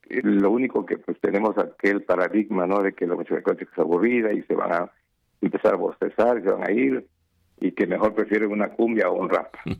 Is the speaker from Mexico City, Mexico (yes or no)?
no; Mietitlán, Veracruz, Mexico; born there; Yo nací en Mietitlán, Veracruz